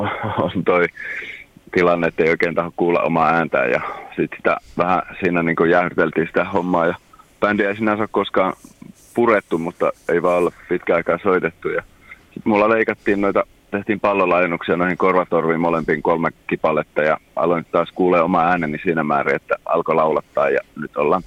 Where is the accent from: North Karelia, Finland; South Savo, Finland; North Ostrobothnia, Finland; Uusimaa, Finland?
North Ostrobothnia, Finland; Raahe; Mä oon Raahesta lähtöisin ja oon soitellut musaa lapsesta asti